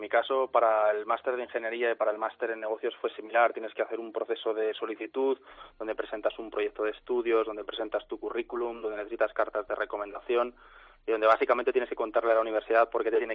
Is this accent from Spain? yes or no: yes; Madrid, Community of Madrid, Spain; Sí, sí, de Madrid.